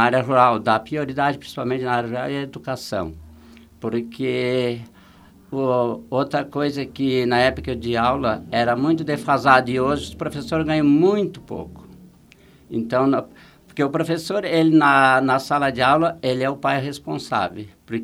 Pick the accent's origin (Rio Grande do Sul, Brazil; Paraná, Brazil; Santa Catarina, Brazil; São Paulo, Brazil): Santa Catarina, Brazil; São Joaquim; E eu sou natural de São Joaquim.